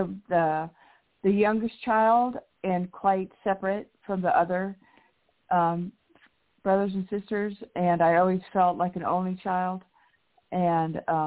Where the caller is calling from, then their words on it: Colorado, United States; Hi, this is … from Colorado.